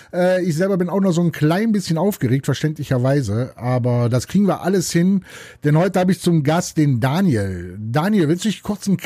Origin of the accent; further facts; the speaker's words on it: Cologne, North Rhine-Westphalia, Germany; als Kölner